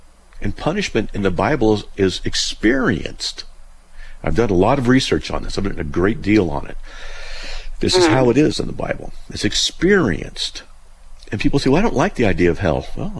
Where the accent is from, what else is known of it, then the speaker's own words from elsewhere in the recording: Cheyenne, Wyoming, United States; born there; Yeah, I was born in Cheyenne, so I was just curious.